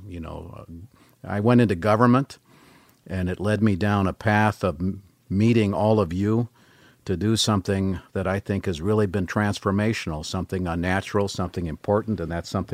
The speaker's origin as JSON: {"language": "English", "region": "California", "country": "United States", "tie": "born or raised there", "first_language": "French", "second_language": "English", "said": "and I was born there. I grew up in the Bay Area. Kind of an outcast, because my mom, the common language was English, because my mom didn't speak Russian and my dad didn't speak French, but she talked to me when I was young, so French was my first language"}